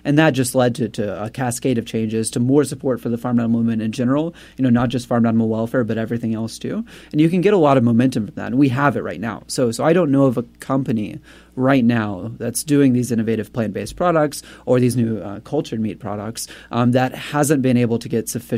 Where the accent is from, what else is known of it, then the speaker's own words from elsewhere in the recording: the South, United States; Yeah, and I'm from the South, so, you know, sunflower seeds